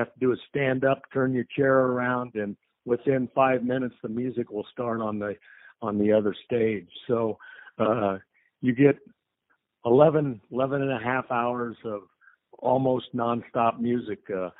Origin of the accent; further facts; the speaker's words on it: Lincoln, Nebraska, United States; We've got people coming in from California, and I'm originally from Lincoln, Nebraska.